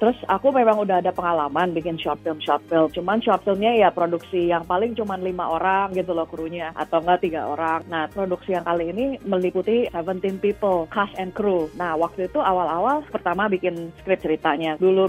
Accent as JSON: {"language": "Indonesian", "country": "Indonesia", "said": "Apalagi aku juga dari Asia ya, yang apa sih mental illness itu gak pernah diomongin, apalagi di Indonesia."}